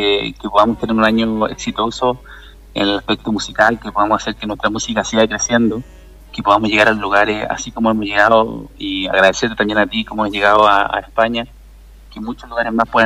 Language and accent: Spanish; Chile; en mi país, Chile, tengo un avance importante en el tema de la privatización del agua